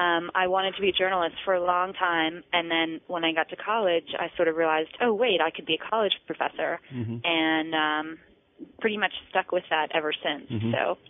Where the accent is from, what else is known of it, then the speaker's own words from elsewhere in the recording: East Coast, United States; I grew up on the East Coast, and I've always been a sort of history buff and a big reader.